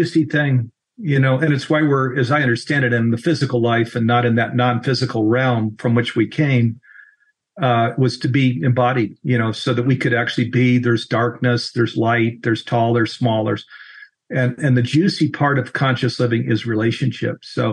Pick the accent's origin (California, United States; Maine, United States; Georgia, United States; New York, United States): California, United States; I come from Silicon Valley where I understand that environment.